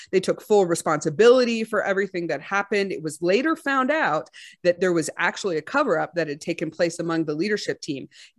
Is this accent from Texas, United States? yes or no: yes; Texas, United States; I'm from Texas.